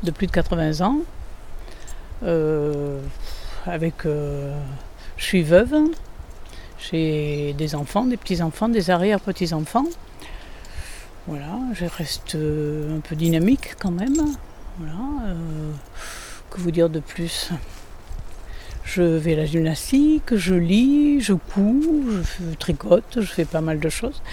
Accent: Prades, Occitanie, France; born there; Moi, je suis originaire de Prades, dans les Gorges du Tarn. Je suis née au château de Prades, en fait.

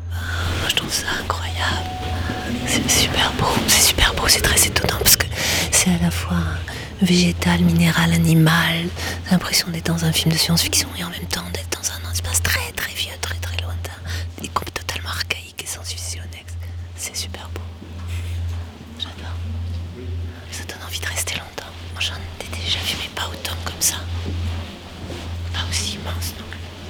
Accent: Toulouse, Occitanie, France; je viens de Toulouse, j'ai 58 ans

